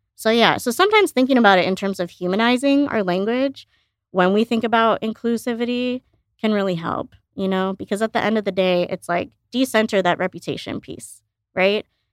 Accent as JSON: {"language": "English", "region": "Illinois", "country": "United States", "tie": "born or raised there"}